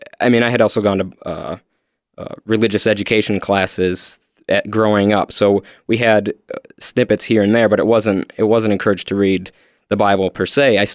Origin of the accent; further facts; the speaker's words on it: West St. Paul, Minnesota, United States; I'm from West St. Paul originally and grew up Catholic. So I was Catholic for 21 years and was baptized and did First Communion, Reconciliation, Confirmation, and I've kind of made the full switch because I'm an atheist now at this point.